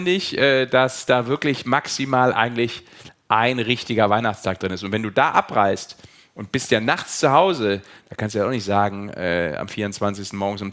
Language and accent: German; Düsseldorf, North Rhine-Westphalia, Germany; born there; dass ich als zumindest nur gebürtiger Düsseldorfer, ein Kölner.